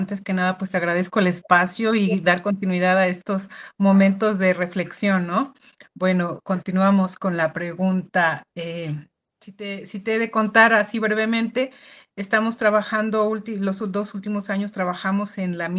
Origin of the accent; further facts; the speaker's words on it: Puebla, Mexico; Es uno de los 68 pueblos originarios que se tienen en este país, en mi país